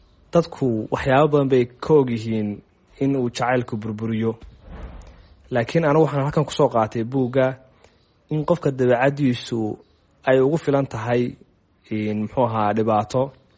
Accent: Hargeisa, Woqooyi Galbeed, Somalia; Waxaan ku dhashay oo ku barbaaray magaalada Hargeysa.

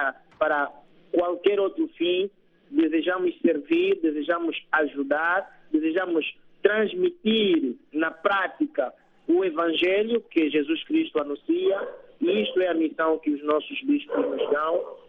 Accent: Angola; os ouvintes da minha terra querida, que é Angola

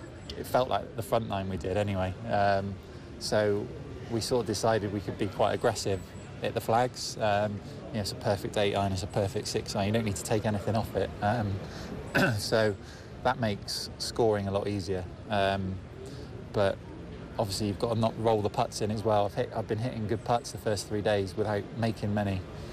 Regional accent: United Kingdom; I get great support, obviously being British, and we're on British soil, obviously.

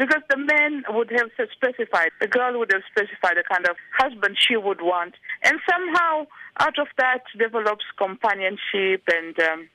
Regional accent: Tanga, Tanga Region, Tanzania; Yes, because I come from Tanga. We tend to marry people from our own area

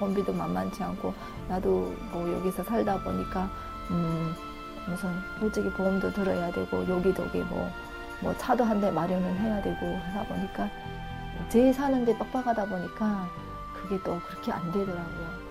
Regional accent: North Korea; now in South Korea; 이북에서 온지 이제 한 1년도 안 됐어요.

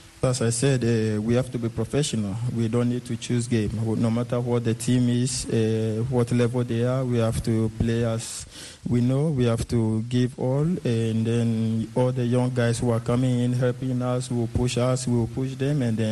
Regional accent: Ghana; Because it's one of the most important trophies in my career as a Ghanaian and as a footballer.

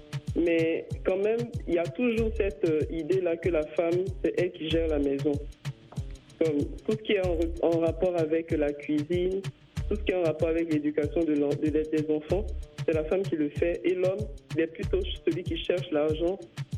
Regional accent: Côte d’Ivoire; moi je suis africaine, je suis ivoirienne.

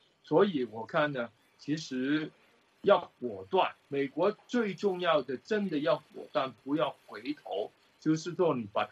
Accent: Guangdong, China; 就变成我们广东人说的那种糖水滚糖鱼

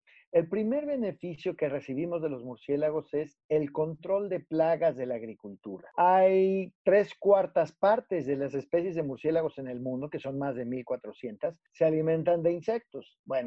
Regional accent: Mexico; yo como mexicano, ¿qué te voy a poder decir

